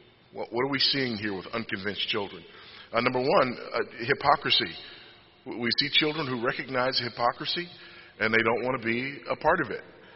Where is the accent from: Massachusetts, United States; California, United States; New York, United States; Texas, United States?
Texas, United States; I had a friend of mine who was a teacher in a school district in my home state of Texas